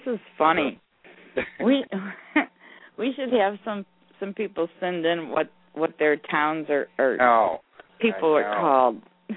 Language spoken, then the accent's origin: English; Midwest, United States; I never thought I would know that many people from that area, but boy, I'm from the Midwest, and I've never known that many people from New England